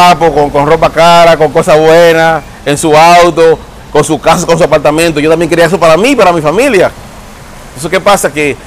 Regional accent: Dominican Republic; moved away as an adult; República Dominicana. Que dejas a tu madre allí sufriendo, que dejas a tu padre, a tus hermanos

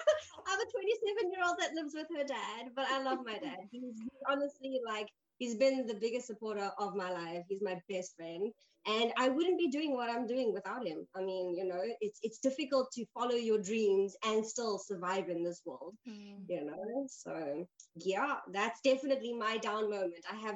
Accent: South Africa; I grew up in South Africa, but both my parents, I mean, my mother's full Japanese and my dad is Japanese German.

